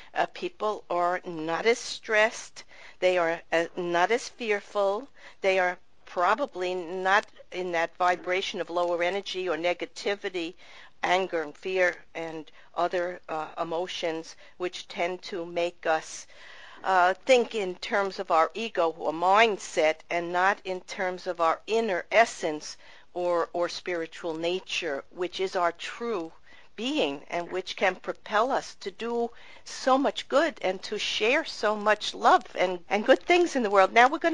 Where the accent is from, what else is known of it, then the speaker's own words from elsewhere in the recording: Sheepshead Bay, New York, United States; I grew up near there in Sheepset Bay.